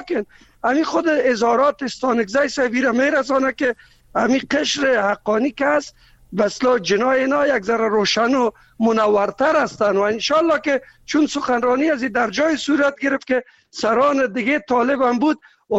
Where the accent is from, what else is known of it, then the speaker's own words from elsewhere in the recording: Kabul, Afghanistan; ما که از کابل هستم